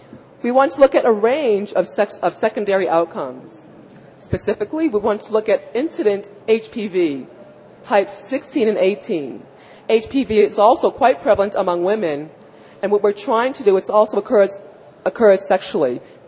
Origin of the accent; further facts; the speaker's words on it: Massachusetts, United States; I'm from Massachusetts. I didn't know anything about the Deep South.